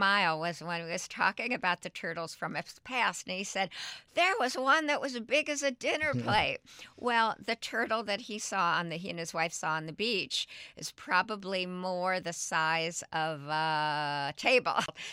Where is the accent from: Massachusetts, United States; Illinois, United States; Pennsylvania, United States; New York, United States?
New York, United States; now in Florida, United States; I would have said, as a New Yorker, I would have said wine, although I've been in Florida 35 years.